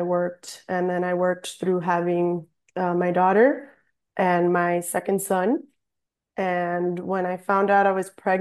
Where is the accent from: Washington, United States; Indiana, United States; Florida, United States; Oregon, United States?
Florida, United States; Miami; I am from Miami, South Florida.